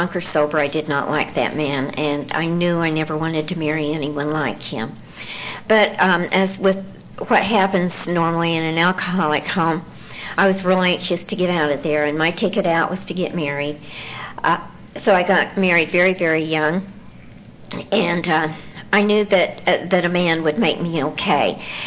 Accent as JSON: {"language": "English", "town": "Salt Lake City", "region": "Utah", "country": "United States", "tie": "born or raised there", "said": "And I grew up in Salt Lake City, Utah"}